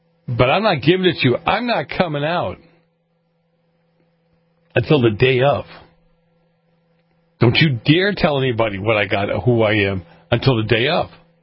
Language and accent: English; Boston, Massachusetts, United States; Look, I grew up in Boston. I grew up in a very mafia-centric area.